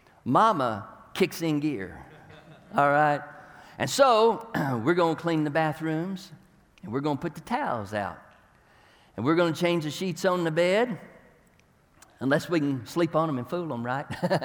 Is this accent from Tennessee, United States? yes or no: yes; Tennessee, United States; I'm a redneck from Tennessee, so, you know, it's kind of a odd thing there.